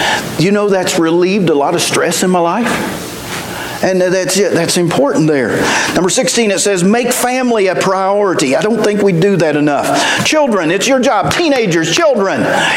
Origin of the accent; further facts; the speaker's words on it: West Virginia, United States; I grew up in West Virginia. We didn't have anything but rocks.